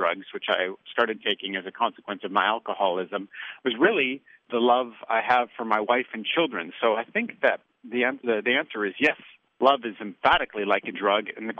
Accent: Canada; now in United States; I'm a Canadian now living in the United States.

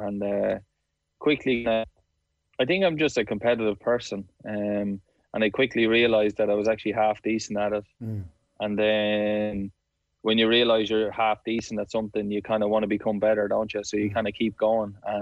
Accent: Clara, Leinster, Ireland; it was just growing up in Clara, like we're a football club mainly, not much hurling.

